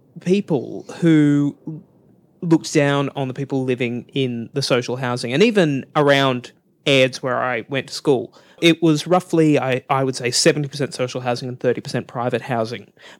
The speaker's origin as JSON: {"language": "English", "town": "Campbelltown", "region": "New South Wales", "country": "Australia", "tie": "born or raised there", "said": "I grew up in Campbelltown, which has a lot of public housing, social housing."}